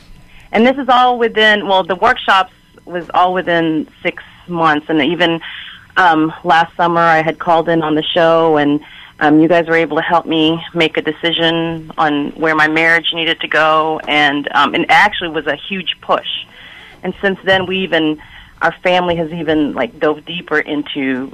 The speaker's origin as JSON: {"language": "English", "region": "Texas", "country": "United States", "said": "And we're from the Texas area"}